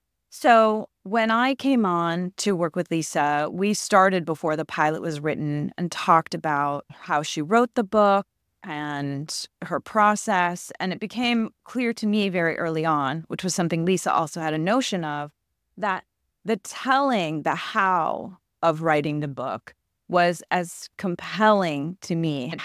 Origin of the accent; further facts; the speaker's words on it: Chicago, Illinois, United States; also born or lived in Colorado; I grew up in Chicago, spent most of my childhood there. I did move in high school and lived in Colorado for a couple of years, but born and raised in Chicago